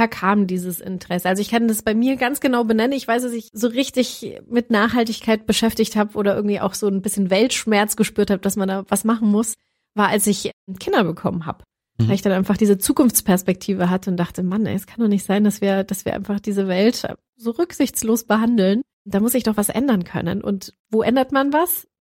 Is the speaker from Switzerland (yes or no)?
no; Colombia; Meine Heimat Kolumbien ist jetzt auch ein ganz großes Gebiet, sehr stark überschwemmt worden.